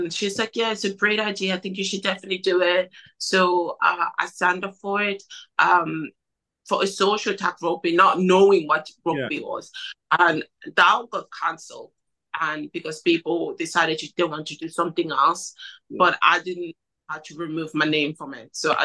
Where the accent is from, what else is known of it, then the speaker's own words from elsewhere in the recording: Cameroon; English is a second language; now in Ireland; completely different from Cameroon, like weather, food, really everything. How I just went to school, I didn't speak English.